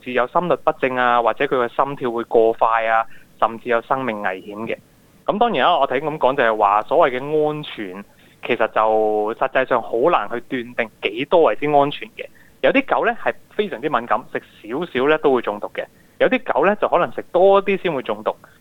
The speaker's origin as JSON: {"language": "Cantonese", "country": "Australia", "said": "因为我哋澳洲人嚟讲呢，圣诞节就好鍾意宵夜食嘅"}